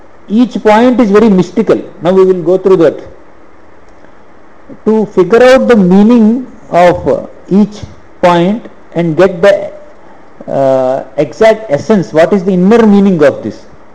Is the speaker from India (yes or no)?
yes; Andhra Pradesh, India; From my childhood till now, I was born in Andhra, childhood till now, the number of churches have been increased a lot in the place, locality where I am staying only.